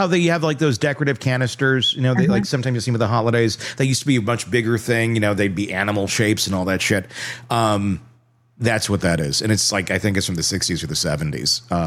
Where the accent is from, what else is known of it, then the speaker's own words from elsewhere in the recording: Wisconsin, United States; I was a kid and I loved bowling stuff because I'm from Wisconsin.